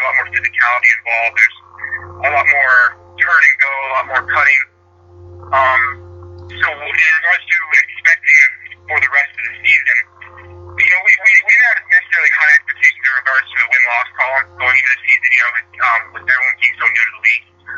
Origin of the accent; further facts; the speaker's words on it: Ontario, Canada; now in United States; I'm from Ontario, and I got into the field lacrosse team down here